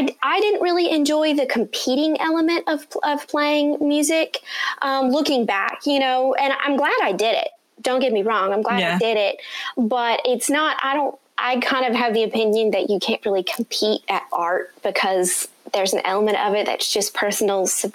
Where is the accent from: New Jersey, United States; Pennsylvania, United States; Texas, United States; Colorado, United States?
Texas, United States; Crum; also born or lived in Burleson; And this is when we grew up in Crum, Texas, and then we moved to Burleson for quite a while